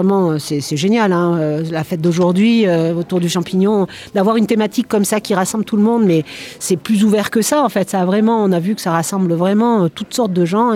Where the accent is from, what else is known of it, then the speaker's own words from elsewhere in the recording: Lyon, Auvergne-Rhône-Alpes, France; je viens de Lyon.